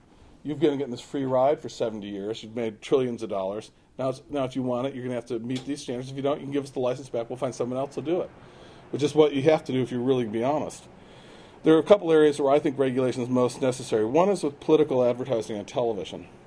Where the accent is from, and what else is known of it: Wisconsin, United States